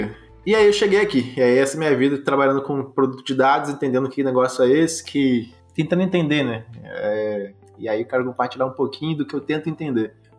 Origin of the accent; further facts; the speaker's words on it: Rio de Janeiro, Brazil; born there; eu sou uma pessoa preta, autista, eu nasci no Rio de Janeiro, no Complexo do Alemão, que é uma das maiores favelas daqui, de origem bem pobre